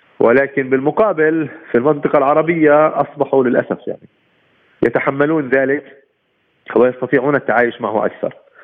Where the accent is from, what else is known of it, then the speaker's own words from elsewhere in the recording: Palestine; في شيء عندنا إحنا كفلسطينيين وكعرب بالمجمل